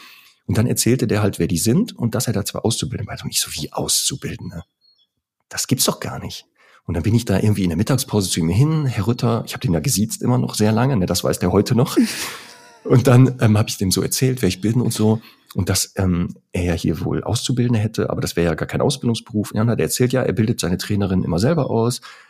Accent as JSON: {"language": "German", "region": "North Rhine-Westphalia", "country": "Germany", "said": "ich komme ja wie gesagt aus dem Ruhrgebiet"}